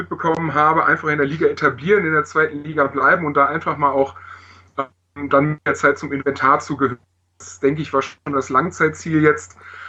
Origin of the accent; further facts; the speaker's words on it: Augsburg, Bavaria, Germany; Ursprünglich komme ich aus Augsburg und wohne da.